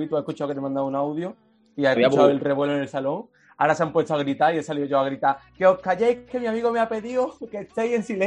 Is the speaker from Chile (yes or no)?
no; Spain; now in Coimbra, Portugal; aquí somos como 300 españoles